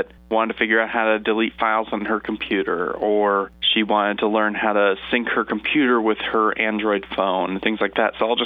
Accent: Dover, New Hampshire, United States; also born or lived in Texas; I am originally from New Hampshire, Dover, New Hampshire. And then half my life I grew up in Texas, just north of Austin. And then ended up moving back to the area about 2-3 years ago.

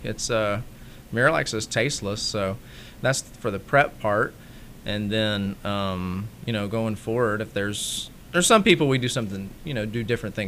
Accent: Alabama, United States; It's a Slovakian name, I think, but I'm originally from Alabama. Did my training there

